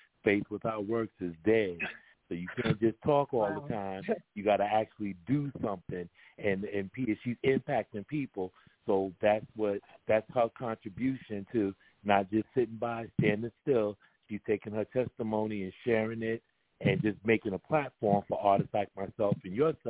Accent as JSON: {"language": "English", "region": "New York", "country": "United States", "moved": "as an adult", "lives_now": "Atlanta, United States", "said": "Well, I'm originally from New York, and because I was working for MTV back in the 90s, I got an opportunity to relocate."}